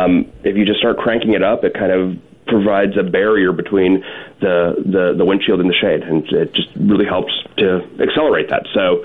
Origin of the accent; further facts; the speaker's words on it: Chicago, Illinois, United States; I'm from Chicago, where it gets very cold.